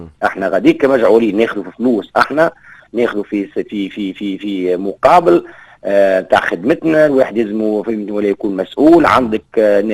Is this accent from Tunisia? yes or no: yes; Tunisia; احنا نحكيو على روايحنا احنا كشعب تونسي وكدوله تونسيه